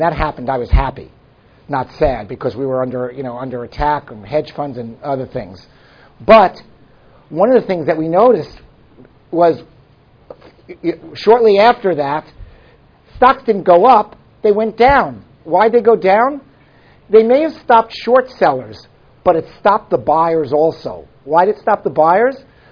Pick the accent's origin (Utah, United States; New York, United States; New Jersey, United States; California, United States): New York, United States; Brooklyn; I grew up in the Linden Projects in East New York, Brooklyn, which was kind of a public. I grew up in public housing in New York.